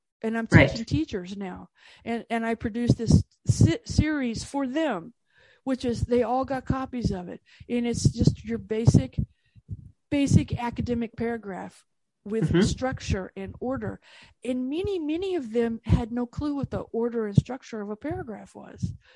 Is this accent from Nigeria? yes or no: no; United States; I'm from the United States. So what I learned as a child